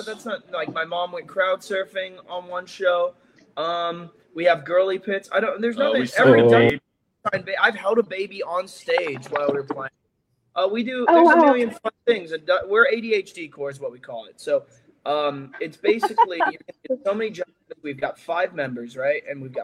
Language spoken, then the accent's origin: English; Melbourne, Florida, United States; change it on St. Patty's Day over to Melbourne, Florida, my hometown.